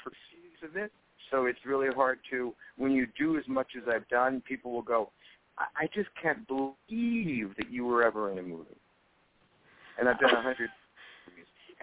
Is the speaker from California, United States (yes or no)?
yes; Hollywood, California, United States; But I grew up in Hollywood